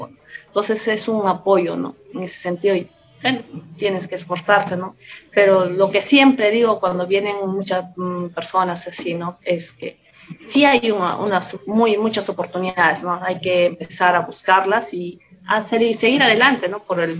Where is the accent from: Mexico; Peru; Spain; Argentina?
Peru; moved away; Que yo salí de Perú pensando norte, centro, sur, ¿no?